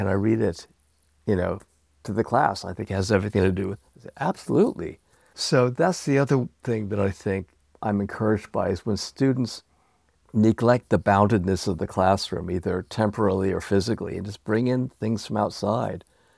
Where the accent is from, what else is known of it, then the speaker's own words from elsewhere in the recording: United States; I think, important and significant to me as somebody born and raised in America to see these capacities being regenerated.